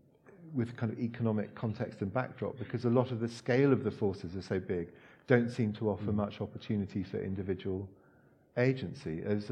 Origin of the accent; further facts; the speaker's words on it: Hong Kong; moved away; I grew up in Hong Kong, and in the 70s in Hong Kong, a huge thing there was the what's now referred to as the boat people.